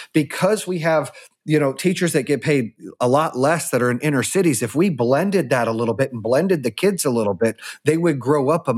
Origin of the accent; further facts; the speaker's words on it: Arizona, United States; you know, I grew up in Arizona.